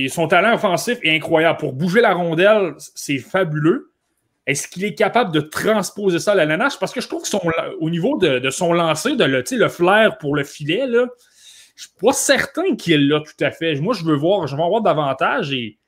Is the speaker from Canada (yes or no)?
yes; Canada; Moi, je suis Canadien